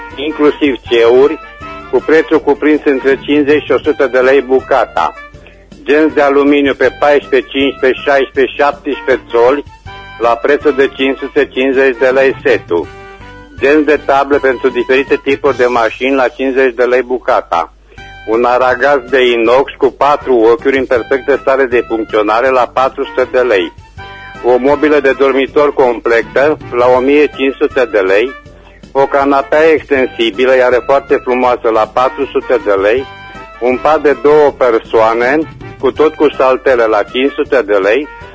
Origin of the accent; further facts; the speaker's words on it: Reșița, Caraș-Severin, Romania; sunt din Reșița